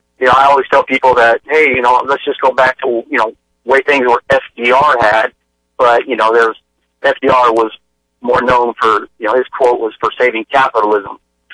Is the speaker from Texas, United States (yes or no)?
yes; San Antonio, Texas, United States; I'm from San Antonio, Texas.